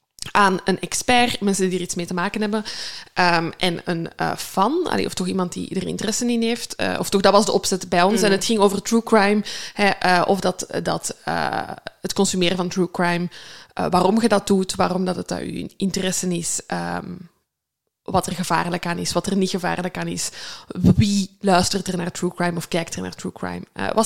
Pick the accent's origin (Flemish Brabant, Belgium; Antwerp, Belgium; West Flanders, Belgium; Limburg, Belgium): Limburg, Belgium; Als Limburger wordt dat misschien vergeven als je dan zo...